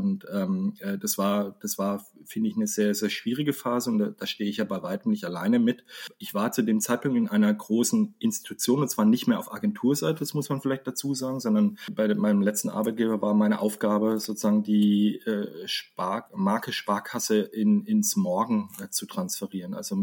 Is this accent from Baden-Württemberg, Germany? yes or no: yes; Freiburg, Baden-Württemberg, Germany; das war natürlich für mich als Freiburger sensationell oder als Badener sogar, weil der damalige Staatssekretär tatsächlich aus Baden-Württemberg auch aus einem Nachbardorf kam, wo ich herkam, aus Buckingen.